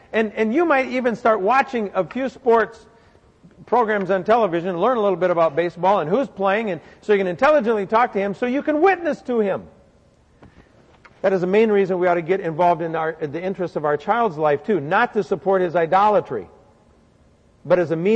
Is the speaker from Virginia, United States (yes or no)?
no; South Dakota, United States; I grew up in South Dakota on a cattle farm, and I would go with my grandfather to the meat packing plant